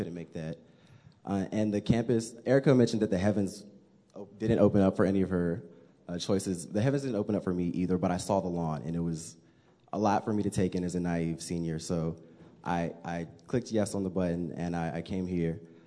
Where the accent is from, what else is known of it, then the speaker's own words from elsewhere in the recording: Newport News, Virginia, United States; I am a fourth year, as Dean Lewis told you. I am from Newport News, Virginia, and my background was a very interesting one. I came from a Southern Baptist church, Southern Baptist family.